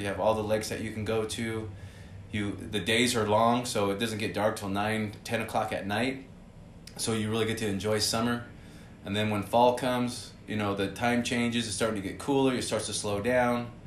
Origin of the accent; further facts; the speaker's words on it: California, United States; And then even where we grew up in Southern California, we didn't live in necessarily the city. We lived out in the country.